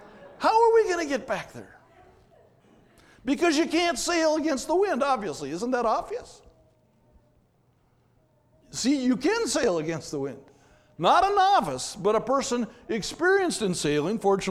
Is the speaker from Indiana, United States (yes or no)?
no; Minnesota, United States; I grew up in Minnesota, as you know, but I hadn't seen a lot of sailboats.